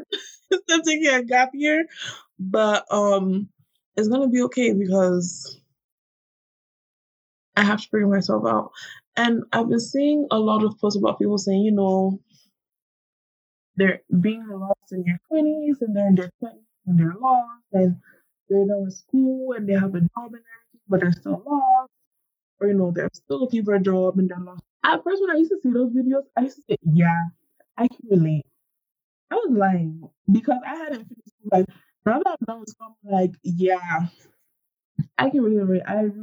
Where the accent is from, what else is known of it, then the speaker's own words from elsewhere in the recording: Ghana; And honestly, growing up in Ghana, I think I really had that mentality of like, life is for the enjoying.